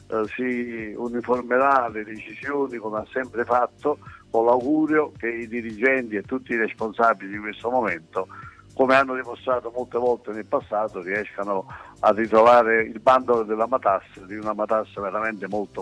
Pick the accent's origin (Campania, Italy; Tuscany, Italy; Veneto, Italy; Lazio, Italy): Campania, Italy; Naples; io sono napoletano di Napoli e vivo a Napoli